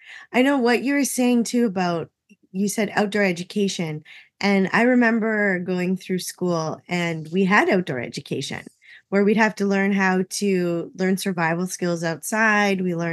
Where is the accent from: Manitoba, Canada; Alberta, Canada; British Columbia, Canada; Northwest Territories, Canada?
Manitoba, Canada; Enola; No, I grew up in out near Enola, Manitoba. So okay. I grew up out in the country, but I did spend a lot of time in the city, though.